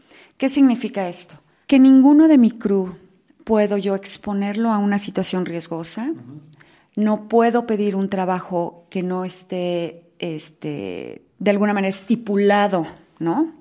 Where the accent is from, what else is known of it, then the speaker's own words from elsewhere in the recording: Mexico; como que somos mexicanos